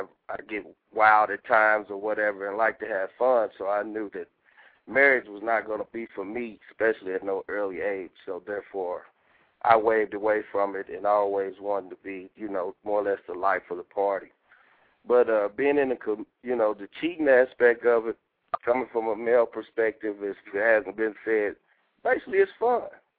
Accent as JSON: {"language": "English", "region": "Midwest", "country": "United States", "said": "I'm from the Midwest."}